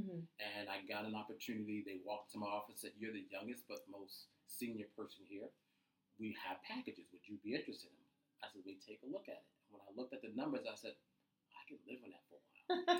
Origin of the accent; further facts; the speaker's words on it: Jersey City, New Jersey, United States; I grew up in Jersey City, just my mom and I.